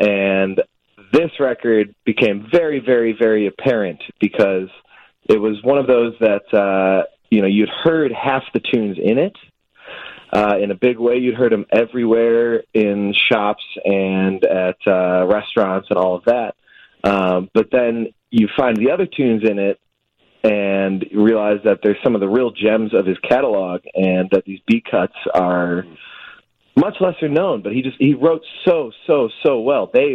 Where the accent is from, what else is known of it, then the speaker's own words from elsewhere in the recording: Naperville, Illinois, United States; I grew up in Naperville, yeah.